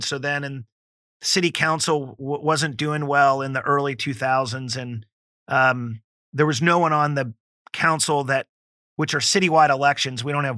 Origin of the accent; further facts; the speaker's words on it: Cincinnati, Ohio, United States; That I knew that my journey was to serve and lead in my hometown here in Cincinnati